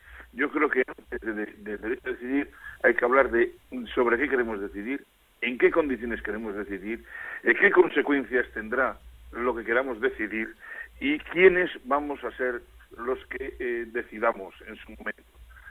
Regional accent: Basque Country, Spain; qué consecuencias tendría para mí como ciudadano vasco, para mí como ciudadano vasco, ese proceso

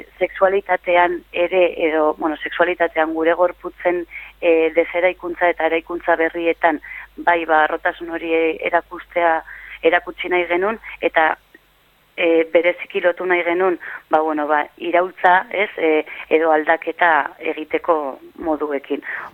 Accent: Basque Country, Spain; euskalduna naiz eta harro nago horrekin.

